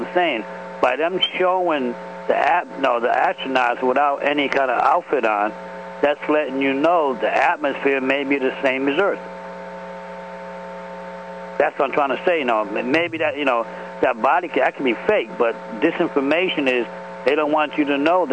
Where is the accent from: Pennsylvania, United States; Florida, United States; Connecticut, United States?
Connecticut, United States; from Connecticut.